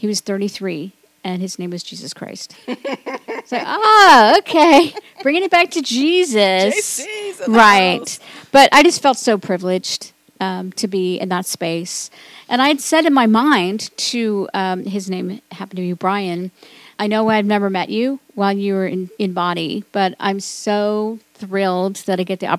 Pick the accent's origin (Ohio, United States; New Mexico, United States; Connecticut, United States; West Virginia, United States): Ohio, United States; Cincinnati; my hometown and kind of come to grips with it, because I've always felt like Cincinnati, although lovely to grow up, there was parts of me, certainly in my high school and college years, I just felt depressed.